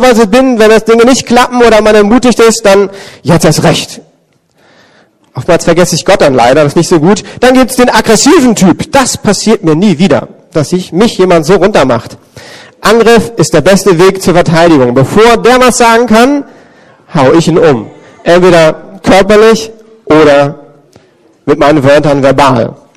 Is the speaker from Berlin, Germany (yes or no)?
yes; Berlin, Germany; dann spannst du dich als Berliner, weil du merkst, ich bin ganz alleine unterwegs.